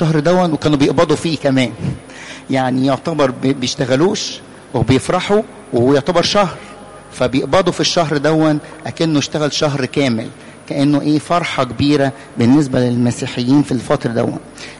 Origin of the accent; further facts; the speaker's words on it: Egypt; إحنا كلنا فرعنا، أقصد أن إحنا كلنا مصريين من أصل فرعوني، أقباط، كلمة قبطي معناها مصري.